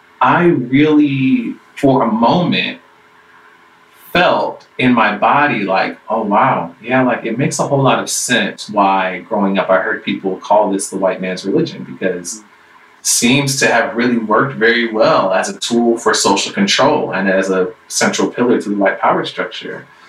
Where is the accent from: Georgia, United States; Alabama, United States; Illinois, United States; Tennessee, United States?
Georgia, United States; Stone Mountain; because I grew up in Stone Mountain, Georgia, where the Ku Klux Klan had been resurrected